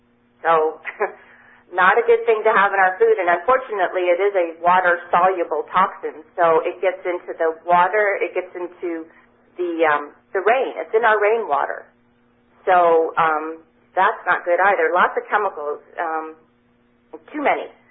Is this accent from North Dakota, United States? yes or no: no; Vermont, United States; moved away as an adult; also born or lived in Wyoming / Montana / Los Angeles; I was born and raised in Vermont, moved out west to Lake Tahoe when I was 18 years old, loved the west. I've lived in Wyoming and Montana in the beautiful mountainous parts.